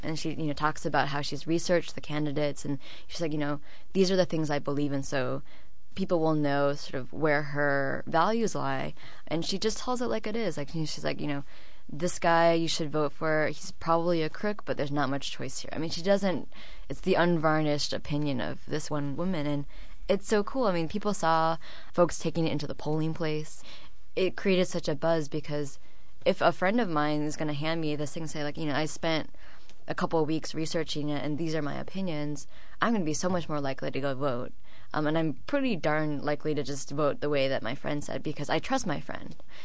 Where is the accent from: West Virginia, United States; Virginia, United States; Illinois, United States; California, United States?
California, United States; San Francisco; And then I'm from San Francisco, so that's kind of like the bluest of the blue.